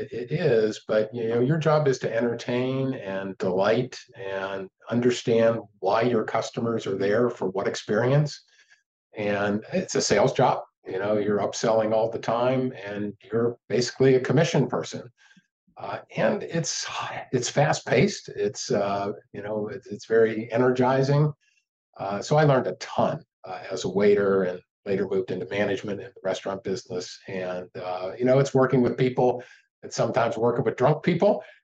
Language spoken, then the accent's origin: English; McKeesport, Pennsylvania, United States; So grew up in a town called McKeesport, Pennsylvania, which is was a mill town back in WW2.